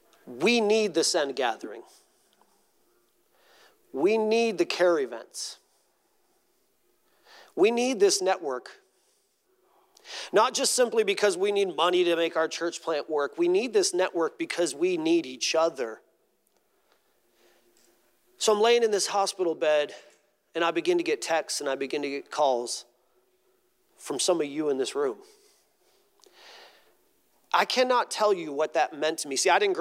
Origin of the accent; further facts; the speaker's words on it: Ohio, United States; I'm not an Ohio State fan. I'm from Ohio. I should be.